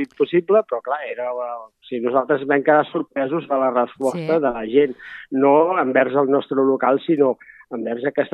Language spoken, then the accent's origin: Catalan; Berga, Catalonia, Spain; ara soc de castellà, porto 6 anys, on considero que ja soc de castellà, jo he viscut tota la vida a Berga, però soc de poble i ara m'he trobat molt ben acollit en aquest poble